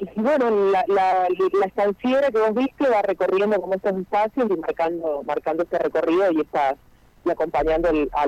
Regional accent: Cuba; yo sí soy cubana geográficamente

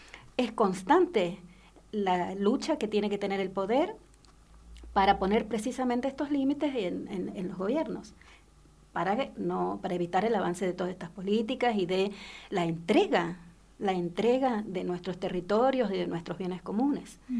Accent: Mendoza, Argentina; y ahora precisamente nosotros como pueblo mendocino, tomemos conciencia

